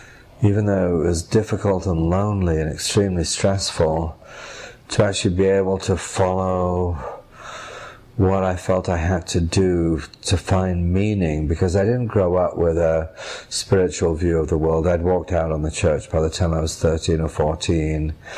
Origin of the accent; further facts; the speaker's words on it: New York, United States; You know, I'm from New York, and my neighboring representative in Queens and is Alexandria Ocasio-Cortez.